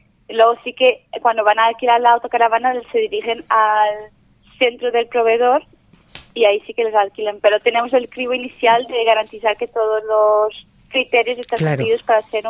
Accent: Portugal; y yo soy de Portugal, también los portugueses, tenemos siempre ese detalle de que dejamos todo para la última.

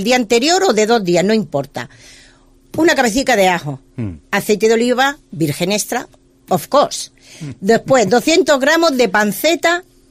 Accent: Granada, Andalusia, Spain; yo soy granaína y he querido empezar haciendo un homenaje a mi tierra.

